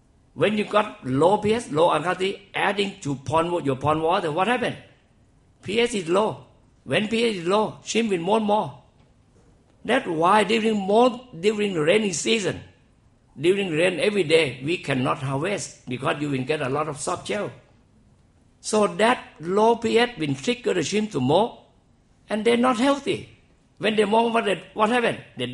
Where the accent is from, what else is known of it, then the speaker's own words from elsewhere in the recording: Southern Thailand, Thailand; English is a second language; But in Thailand, most people from the south, in my hometown, they use chlorine.